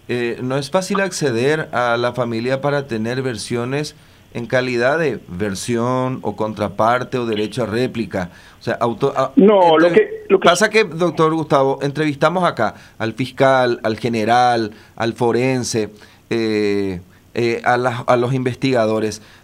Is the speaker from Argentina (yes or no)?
no; San Pedro, Paraguay; soy de la zona norte del país... también soy de San Pedro de Cuamandillú específicamente